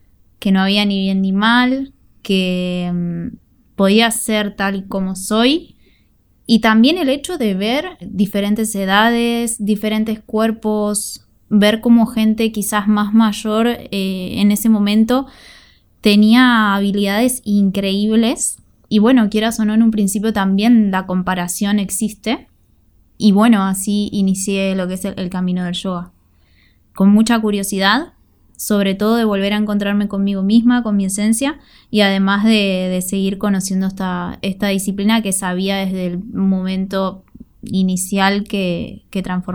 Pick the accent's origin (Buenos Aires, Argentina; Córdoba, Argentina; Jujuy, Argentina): Buenos Aires, Argentina; vengo de Buenos Aires, que es una ciudad súper activa. Siempre viví en lugares así muy céntricos